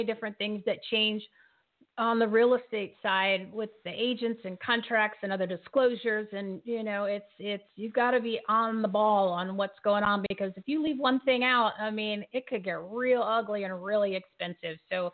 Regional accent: Bridgewater, New Jersey, United States; I grew up in Bridgewater. So North

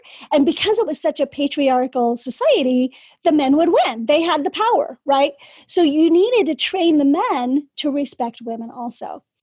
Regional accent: California, United States; I was from California, right? I was an American girl

